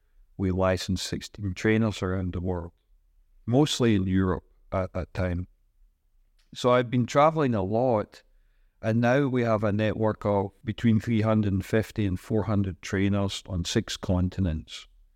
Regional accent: Scotland, United Kingdom; also born or lived in Singapore / Ireland / United States; now in Bilbao, Spain; I'm from Scotland originally. I've lived in Singapore and Ireland and the United States for about 23 years. And most recently, I moved here to Spain in 2018. I've been here for 5 years in Bilbao.

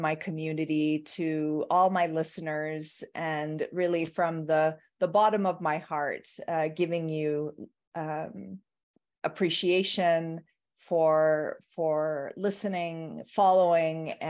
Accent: Toronto, Ontario, Canada; I'm also going on vacation for 3 weeks with my husband and son back to Canada, where I was born. I was born in Toronto, and my parents still live in Canada.

